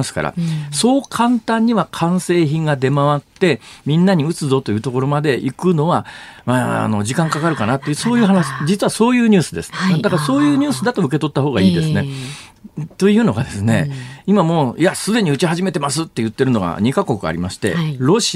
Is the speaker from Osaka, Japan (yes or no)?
yes; Osaka, Japan; これ地元の大阪で私居住地大阪ですから大阪で裁判を起こすことが可能なんですね